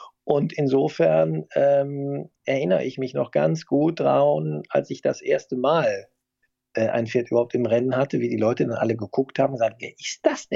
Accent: Rhineland, Germany; Ich bin ja Rheinländer

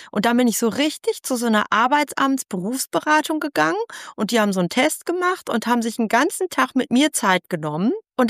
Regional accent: North Rhine-Westphalia, Germany; Ich komme aus Ostwestfalen.

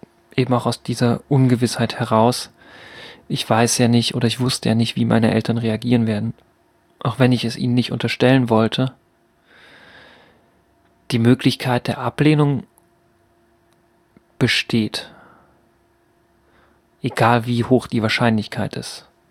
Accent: Altenburg, Thuringia, Germany; born there; in Altenburg bewegt habe, meine Geburtsstadt.

